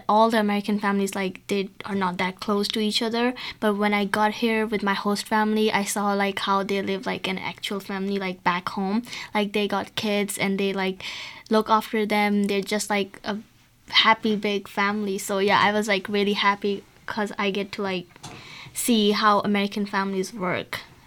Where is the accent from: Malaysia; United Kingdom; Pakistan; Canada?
Pakistan; now in United States; I'm from Pakistan.